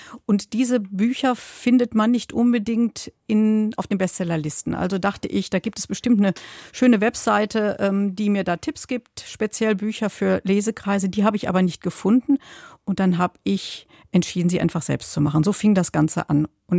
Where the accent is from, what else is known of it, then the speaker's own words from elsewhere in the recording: Bad Honnef, North Rhine-Westphalia, Germany; Ich komme aus Bad Honnef. Das ist eine Kleinstadt mit 25.000 Einwohnern in der Nähe von Bonn.